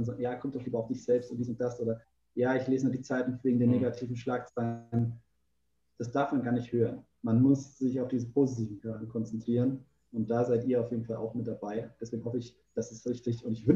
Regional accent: Darmstadt, Hesse, Germany; now in Brazil; Also ich als Darmstädter muss ja sagen, mein Club aus meiner Heimatstadt, der war mal in der ersten Liga

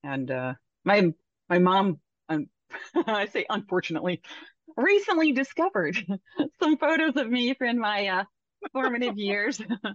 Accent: Pennsylvania, United States; I grew up in Pennsylvania, so I grew up over by the Delaware River and by the or up at the Delaware Water Gap area, and it's beautiful up there.

